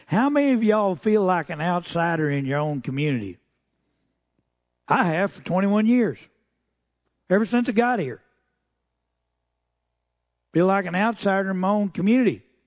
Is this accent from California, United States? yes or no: no; Muleshoe, Texas, United States; They said, where are you from? I said, Texas. And they said, what town? I said, Muleshoe. It's in West Texas. That's the Texas. There's two Texases. We're in the upper one.